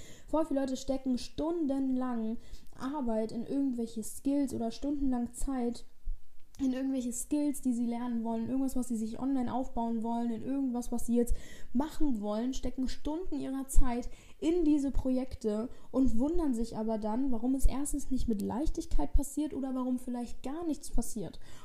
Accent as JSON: {"language": "German", "town": "Koblenz", "region": "Rhineland-Palatinate", "country": "Germany", "said": "Du kommst aus Koblenz? Und sie so, ja, ich komme aus Koblenz. Ich war so, okay, ich auch."}